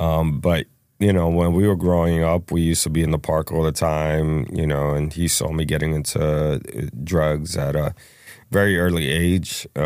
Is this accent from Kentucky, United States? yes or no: no; New York City, New York, United States; I grew up in the LES, Lower East Side of New York City. It was a crazy neighborhood when I was growing up. A lot of gangs, a lot of drugs.